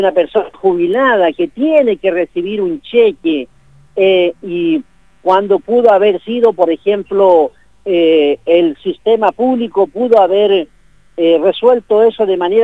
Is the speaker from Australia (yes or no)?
no; Lumaco, Araucanía, Chile; yo soy del área de Lumaco, como por decir una ciudad para identificar, pero mi comunidad de Coyinque